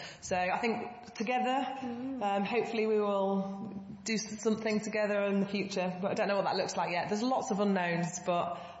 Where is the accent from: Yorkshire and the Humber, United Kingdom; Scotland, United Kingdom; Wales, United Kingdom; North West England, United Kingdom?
Yorkshire and the Humber, United Kingdom; because I grew up in Yorkshire. Yorkshire's not renowned for its long straight rivers.